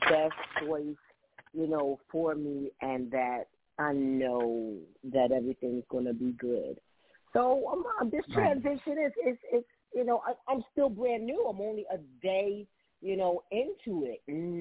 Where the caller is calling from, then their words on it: Charlotte, North Carolina, United States; I have relocated, and I'm starting fresh, and I am tuning in from Charlotte, North Carolina. I flew in yesterday from Long Island.